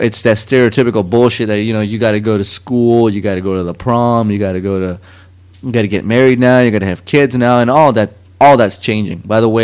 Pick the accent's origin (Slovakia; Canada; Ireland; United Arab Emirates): United Arab Emirates; Dubai; My brother, we grew up in the Middle East. And to be more specific, it was in what people call Dubai nowadays, the United Arab Emirates.